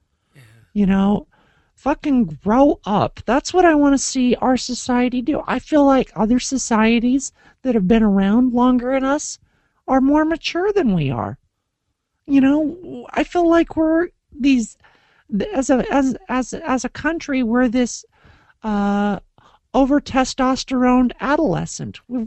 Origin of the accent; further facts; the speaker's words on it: United States; I will be able to start feeling good about being an American again